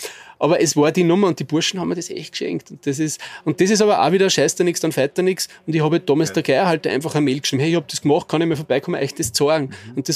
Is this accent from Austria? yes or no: yes; Upper Austria, Austria; dieser Wald in Theiskirchen im Innkreis, da in der Nähe, wo ich aufgewachsen bin.